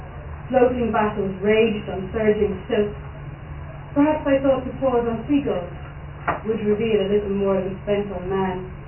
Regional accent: Carlow, Leinster, Ireland; also born or lived in Melbourne, Australia; For years I debated whether I was really from Dublin, but I was born in Melbourne. Then my parents moved to Carlow. So I thought, I'm going to support, so I'm going to tell everyone I'm from Carlow

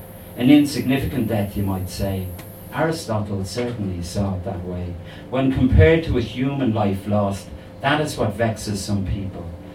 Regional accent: Rush, Leinster, Ireland; he was moved just before I was born to Rush in North County, Dublin, where I was born. And it's like I'm a culty dub. Dublin people don't really think I'm Dublin. And country people think I'm Dublin

